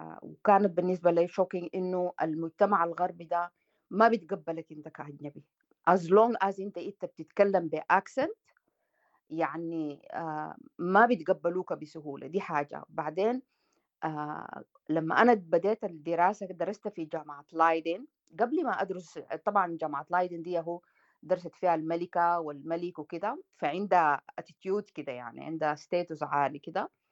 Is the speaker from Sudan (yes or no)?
yes; Sudan; والمجتمع عموما يعني هنا عندهم زي عندنا في السودان